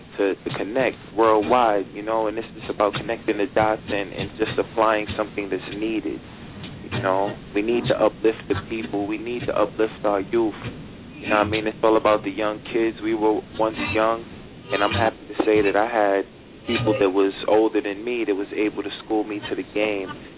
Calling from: New York City, New York, United States; I'm calling from New York City, man. From New York City to the world.

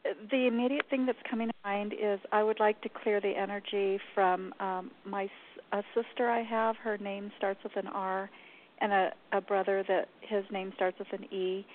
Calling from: New Mexico, United States; Hi, I'm from New Mexico.

